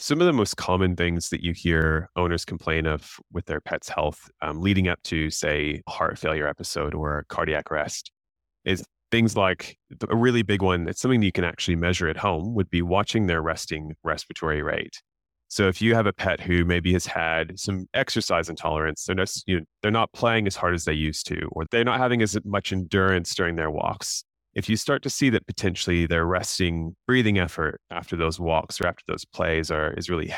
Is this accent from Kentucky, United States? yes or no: no; Oklahoma, United States; I'm originally from the US. I grew up in Oklahoma. I'm in a more rural area around lots of farms, had dogs and cats, had grandparents with cows and the like.